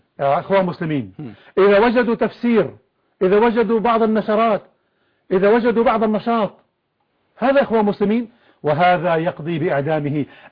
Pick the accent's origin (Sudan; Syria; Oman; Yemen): Syria; عندنا في سوريا